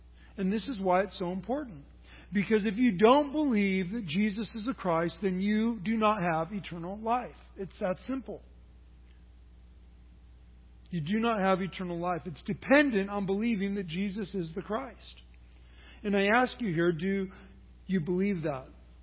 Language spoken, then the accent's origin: English; California, United States; which for Southern California and growing up in Central Coast in Southern California, for me, that's usually shorts, sandals, T-shirt, maybe even a tank top.